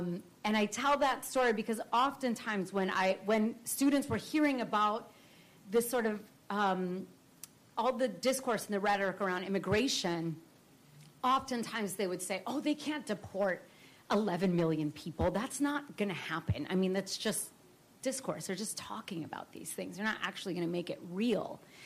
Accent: San Jose, California, United States; I grew up in San Jose, California. This was the first Japantown ever in the U.S. is in San Jose.

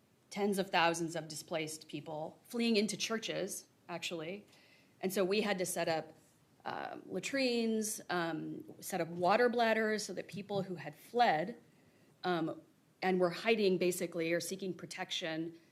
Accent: Grinnell, Iowa, United States; even though I was born in Iowa, I grew up on a farm near Grinnell

